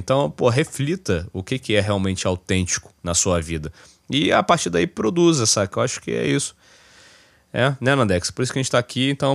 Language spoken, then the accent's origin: Portuguese; Rio de Janeiro, Brazil; moved away; eu sou mineiroca, já, daqui a pouco bate com a idade que eu saí do Rio.